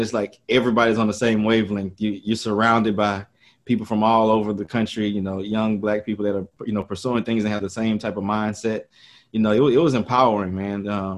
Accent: Port Arthur, Texas, United States; also born or lived in Lake Charles; Yeah, so I grew up in Port Arthur, Texas. I was originally born in Lake Charles.

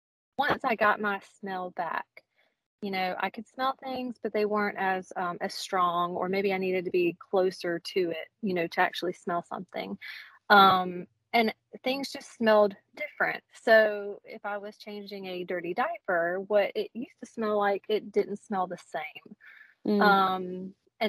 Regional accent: Selma, Alabama, United States; Originally, I'm from Selma, Alabama, and that's where I was born and raised and where I was currently living.

